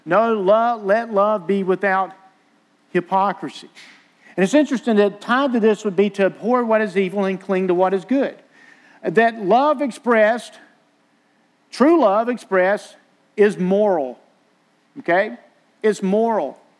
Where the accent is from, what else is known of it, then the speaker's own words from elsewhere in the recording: Vidalia, Georgia, United States; I'm from South Georgia. I'm from Vidalia.